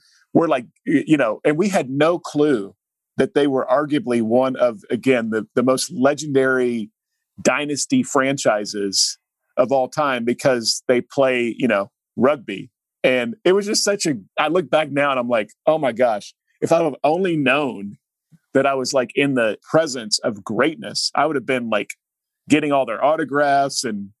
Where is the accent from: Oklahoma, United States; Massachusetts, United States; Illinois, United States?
Oklahoma, United States; We were basically an all-star team from the state of Oklahoma with high school seniors